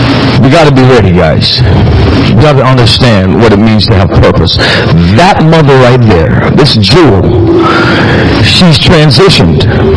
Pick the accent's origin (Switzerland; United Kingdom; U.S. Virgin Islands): U.S. Virgin Islands; Growing up in the Virgin Islands, and I have a lot of my Virgin Island friends here today